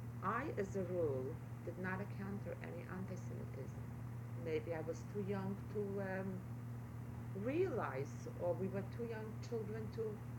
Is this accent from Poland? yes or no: yes; Pruzany, Podlaskie Voivodeship, Poland; born there; English is a second language; I was born in Poland on December 25th, 1926, in a small town not far from Białystok.